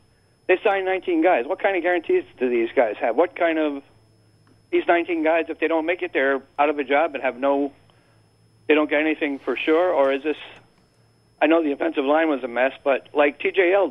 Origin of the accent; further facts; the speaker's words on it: Philadelphia, Pennsylvania, United States; I moved here from Philly about 9 years ago, so I've been a Philly fan since Jaworski time.